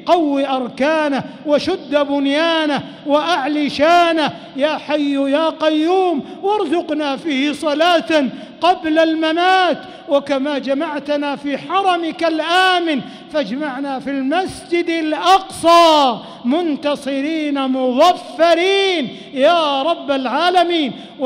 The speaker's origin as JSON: {"language": "Arabic", "country": "Saudi Arabia", "said": "اللهم احفظ بلادنا المملكة العربية السعودية"}